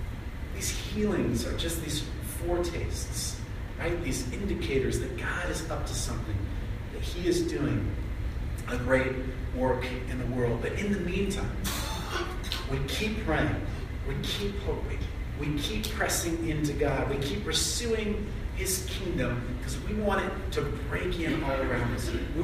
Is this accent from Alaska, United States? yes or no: yes; Anchorage, Alaska, United States; born there; I was born in Providence Hospital in Anchorage, Alaska, which was started by some sisters back in the early 1900s.